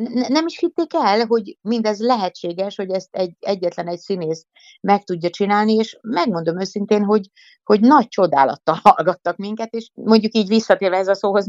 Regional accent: Hungary; born there; first language Hungarian; én Magyarországra születtem, nekem ez az anyanyelvem, én itt kell, hogy boldoguljak ebben az országban

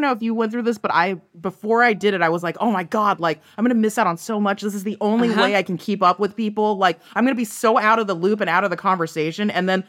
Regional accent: San Gabriel Valley, California, United States; I'm very, very grateful that I grew up in the San Gabriel Valley

